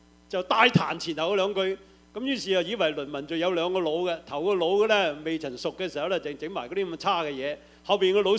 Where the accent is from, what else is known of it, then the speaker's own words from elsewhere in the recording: Guangdong, China; 我想起我們廣東人有一個好叻嘅才子